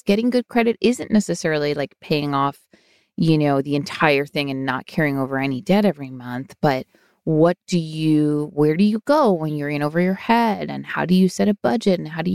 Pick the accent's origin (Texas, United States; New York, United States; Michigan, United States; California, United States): New York, United States; Long Island; Of course I know Rye Playland, Jessica. I grew up in Long Island.